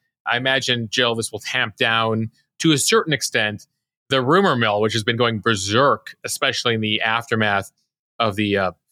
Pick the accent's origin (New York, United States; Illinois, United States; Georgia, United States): Illinois, United States; Chicago; I grew up in Chicago.